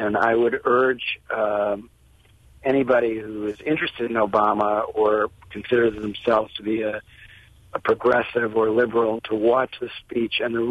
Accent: Chicago, Illinois, United States; because when I was 9 years old in 1966 and growing up in Chicago, Dr. King came to our house

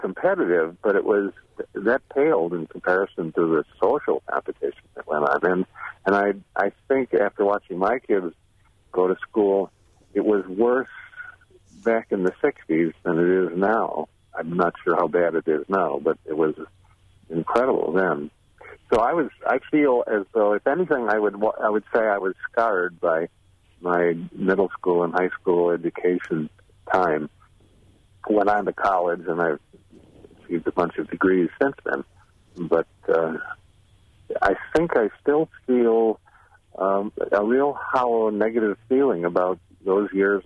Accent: Milwaukee, Wisconsin, United States; now in Madison, United States; I went to school in Milwaukee. I live in Madison currently, but I was raised in Milwaukee.

